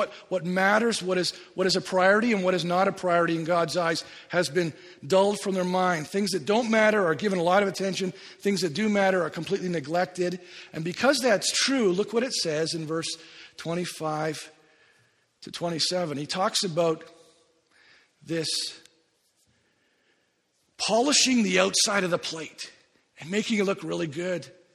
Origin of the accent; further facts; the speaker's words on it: India; When I was growing up in India as a kid